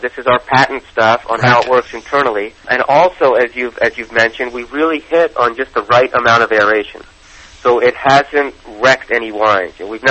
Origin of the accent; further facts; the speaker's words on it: Philadelphia, Pennsylvania, United States; I grew up in Philadelphia.